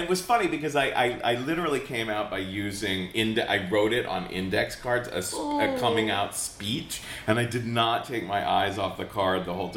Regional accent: Cincinnati, Ohio, United States; So I grew up in Cincinnati, Ohio, which is very Republican.

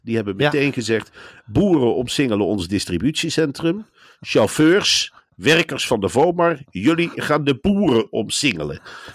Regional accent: Velp, Netherlands; Velp, waar ik ben opgegroeid, helemaal niks.

